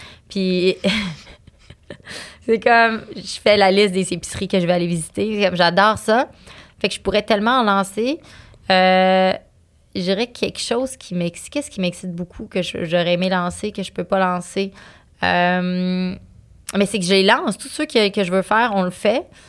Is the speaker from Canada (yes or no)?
yes; Quebec, Canada; Moi, je viens du Saguenay, je parlais même pas anglais quand j'étais jeune, j'ai appris quand même très tard à parler anglais, j'ai un gros accent en anglais